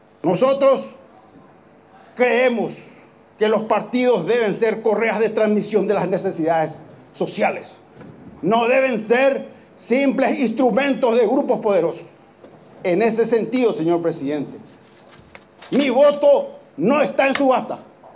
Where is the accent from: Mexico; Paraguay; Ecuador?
Paraguay; Caaguazú; primero soy paraguayo, después soy colorado y también soy caguaseño.